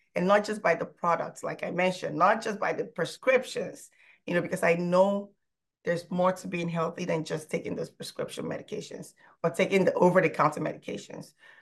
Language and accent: English; Nigeria; I'm also from Nigeria. I grew up with such like diverse culture